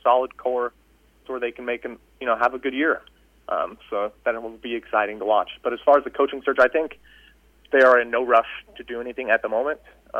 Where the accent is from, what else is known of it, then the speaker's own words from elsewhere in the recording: Dallas, Texas, United States; Yeah, I grew up in Dallas, Texas.